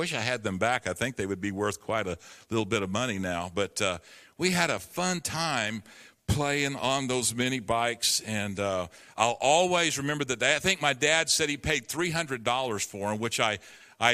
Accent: Enid, Oklahoma, United States; I was raised in Enid, Oklahoma, and as a little kid, my brother and I, we liked mini bikes.

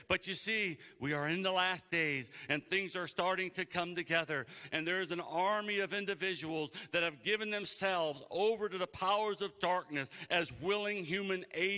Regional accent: Cleveland, Ohio, United States; I'm from Cleveland, Ohio, and that's where the Rock and Roll Hall of Fame is

